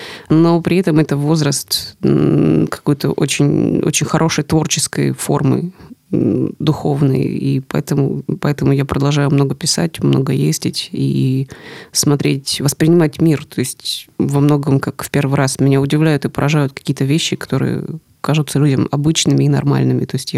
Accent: Zaporizhzhia, Zaporizhzhia Oblast, Ukraine; born there; родилась там же, где и я, так. В городе Запорожье, в Украине.

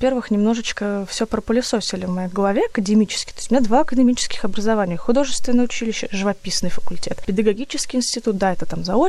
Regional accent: Voronezh, Voronezh Oblast, Russia; Я говорю, я из Воронежа.

